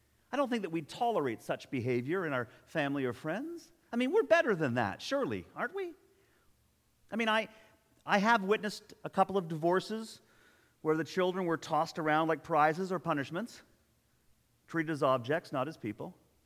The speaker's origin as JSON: {"language": "English", "town": "Toronto", "region": "Ontario", "country": "Canada", "tie": "born or raised there", "said": "I grew up in Toronto"}